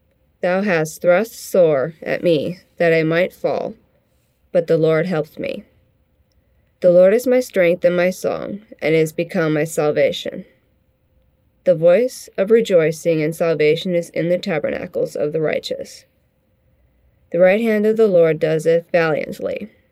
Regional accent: Vancouver, Washington, United States; I'm from Vancouver, Washington.

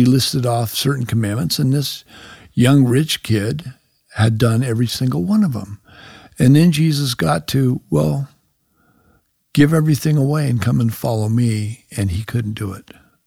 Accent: New Mexico, United States; we are in Vancouver right now, but I am from New Mexico.

